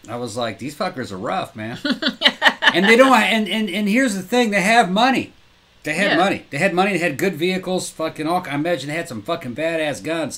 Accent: Mississippi, United States; and you gotta understand something, I'm from Mississippi

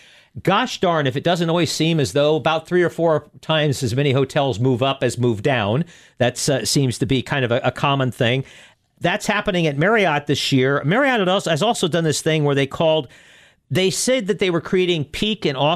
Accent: Nebraska, United States; I'm from Nebraska, but same difference. Yeah

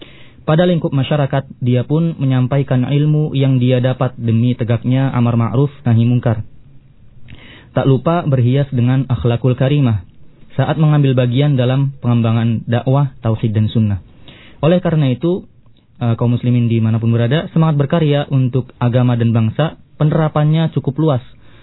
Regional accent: Cirebon, West Java, Indonesia; Ana juga asli Cirebon Ustaz?

